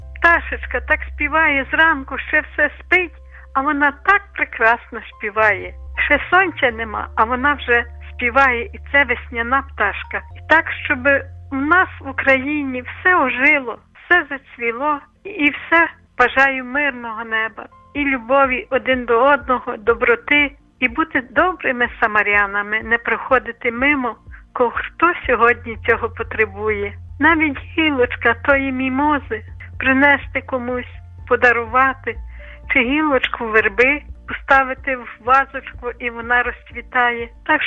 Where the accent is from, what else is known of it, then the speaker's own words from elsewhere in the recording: Lviv Oblast, Ukraine; born there; я народилася на Бродівщині, і ми ходили до лісу, далеко в ліс ходили, по ті підсніжники.